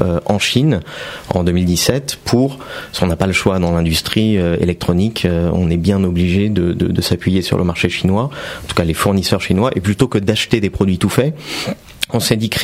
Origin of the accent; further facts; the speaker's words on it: Montmorency, Île-de-France, France; also born or lived in Beirut, Lebanon; je suis né à Beyrouth, mais j'ai grandi à Montmorency.